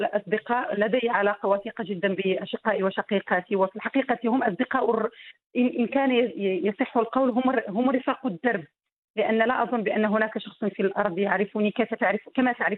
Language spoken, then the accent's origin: Arabic; Morocco; أخبرتهم بأنني مجرد امرأة مغربية، لكنهم صعب عليهم استيعاب ذلك.